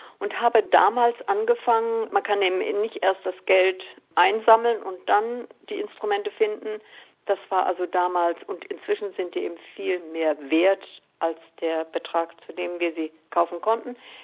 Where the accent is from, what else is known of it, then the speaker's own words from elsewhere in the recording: Hannover, Lower Saxony, Germany; also born or lived in Weimar; Ich bin aufgewachsen in der Hannover-Gegend, also ich spreche Hochdeutsch. Komme aber aus der Gegend von Weimar. Und da spricht man natürlich ganz anders. Und ich liebe natürlich diesen Dialekt, aber ich kann ihn nicht.